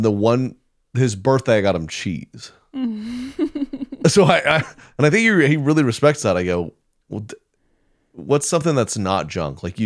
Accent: Oklahoma, United States; I am. I'm from Oklahoma.

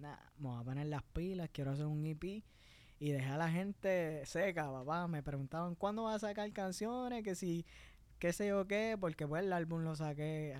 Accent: Añasco, Puerto Rico; Yo digo, yo soy de Añasco, de ahí... Siempre, siempre.

